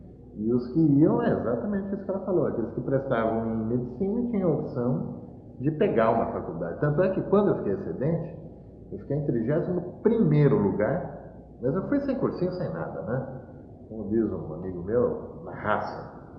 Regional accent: São Paulo, Brazil; eu sou paulistano, né? Na época que eu era paulistano, isso aqui era uma cidade interior. Jabaquara, quando eu mudei para o Jabaquara?

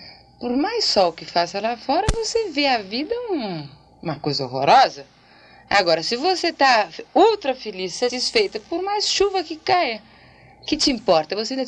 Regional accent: Brazil; now in Spain; Como boa brasileira, nunca tinha visto a neve. Então, eu fui para a Espanha com uma bolsa de estudos e cheguei na Espanha em agosto.

